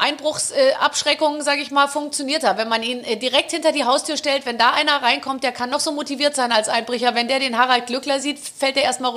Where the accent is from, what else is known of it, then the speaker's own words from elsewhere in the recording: Gröbenzell, Bavaria, Germany; Ich komme aus Gröbenzell.